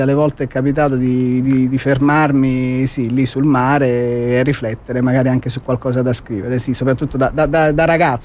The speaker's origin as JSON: {"language": "Italian", "town": "Naples", "region": "Campania", "country": "Italy", "said": "Da napoletano ovviamente amo e adoro il mare, e Napoli è bagnata dal mare"}